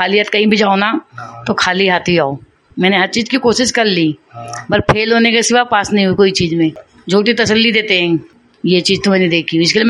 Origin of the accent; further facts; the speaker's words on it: Mumbai, Maharashtra, India; now in Delhi, India; मैं बॉम्बे की।